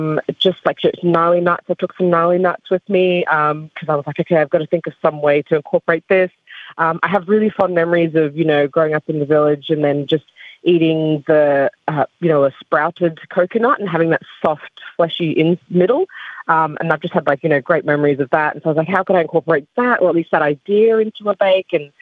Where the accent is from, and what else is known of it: Solomon Islands